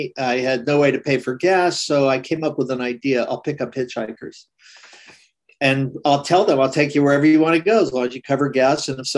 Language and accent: English; Cincinnati, Ohio, United States; So when I was, I think 15 or 16 years old, growing up in Cincinnati, Ohio